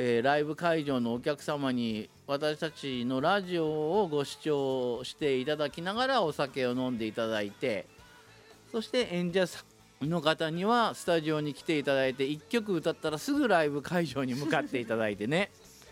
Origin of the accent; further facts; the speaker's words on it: Iwamizawa, Hokkaido, Japan; 20歳になってで成人式、まあ、もちろん出身は岩見沢でして、で岩見沢から札幌に専門学校通ってまして、